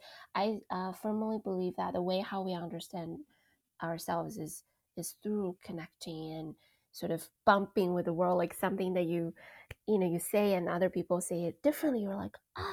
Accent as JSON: {"language": "English", "country": "China", "tie": "born or raised there", "said": "So my experience growing up in China, like I mentioned earlier, is very collective oriented, right?"}